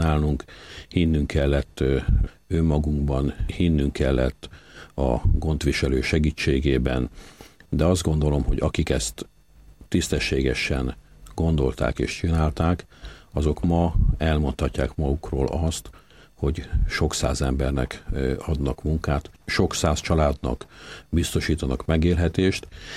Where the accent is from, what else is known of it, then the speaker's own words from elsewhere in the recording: Győr, Győr-Moson-Sopron, Hungary; Győrben születtünk, ott éltünk, mai napig ott élünk mindannyian a család.